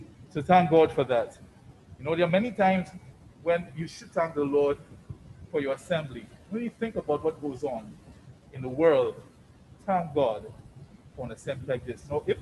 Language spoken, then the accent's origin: English; Chicago, Illinois, United States; I'm from Chicago. We like Michael.